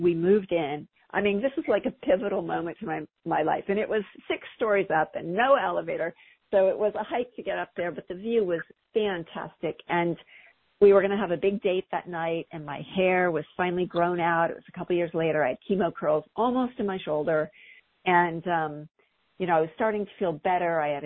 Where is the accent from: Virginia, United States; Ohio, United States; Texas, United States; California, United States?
Ohio, United States; I grew up in Ohio, in the Midwest, and my parents were college professors